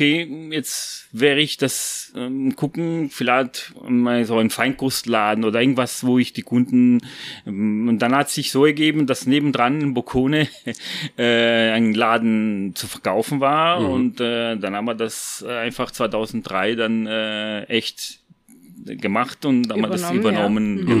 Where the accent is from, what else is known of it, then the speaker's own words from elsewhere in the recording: Cologne, North Rhine-Westphalia, Germany; born there; German is a second language; also born or lived in Italy; ich bin hier in Köln geboren, Geschichte, und dann 82 bin ich zurück nach Italien und dann 94 bin ich wieder in Deutschland gekommen.